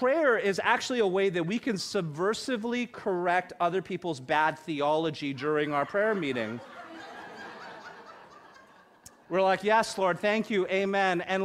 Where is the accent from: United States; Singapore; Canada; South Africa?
Canada; Burnaby, British Columbia; I grew up in Korean culture and I grew up going to a Korean full gospel church out in Burnaby.